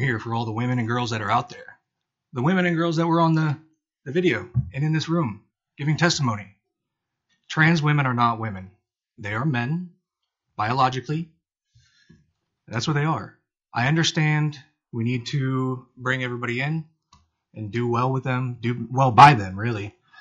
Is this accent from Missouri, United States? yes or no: no; Eagle River, Alaska, United States; I'm from Eagle River, Alaska, and I flew down here yesterday